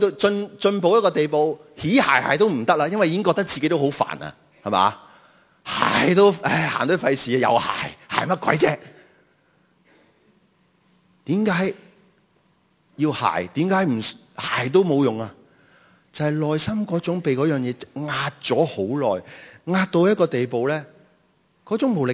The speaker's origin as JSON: {"language": "Chinese", "country": "Hong Kong", "said": "其实对我们香港人来讲呢是难的"}